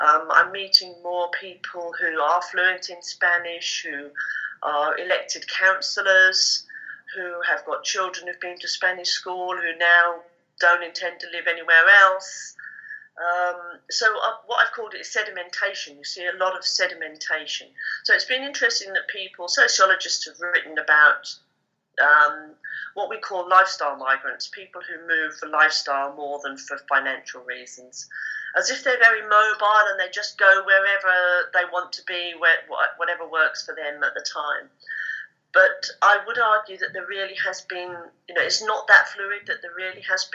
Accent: United Kingdom; also born or lived in Spain; You know, we lived as British people abroad. We eventually bought a house there.

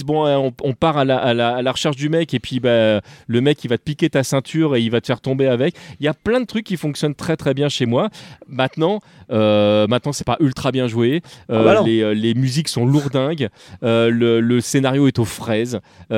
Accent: France; ça joue aussi dans l'immersion en tant que Français de tout ça

